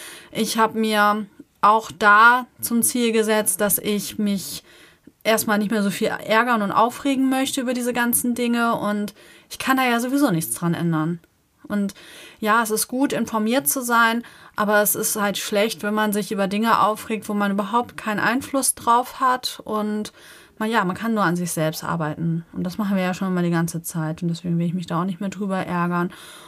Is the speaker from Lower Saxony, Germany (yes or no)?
yes; Lower Saxony, Germany; wir leben ja in Niedersachsen, in der Nähe von Bremen. So, und ich komme ja ursprünglich, aber aus Niedersachsen, in der Nähe von Hamburg.